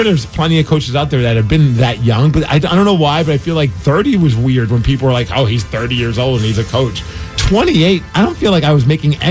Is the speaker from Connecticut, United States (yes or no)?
no; Brooklyn, New York, United States; When I was growing up in Brooklyn, I was going to the mall to get to the bus station.